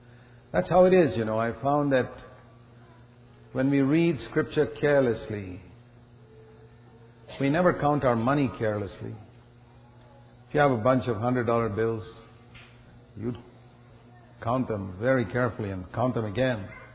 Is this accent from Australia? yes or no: no; India; born there; I remember when I was born in the Orthodox Church in India. I was baptized as an infant.